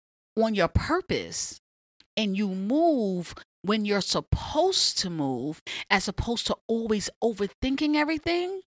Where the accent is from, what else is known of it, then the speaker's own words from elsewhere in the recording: New York, United States; now mind you, I'm from New York. I'm used to Times Square.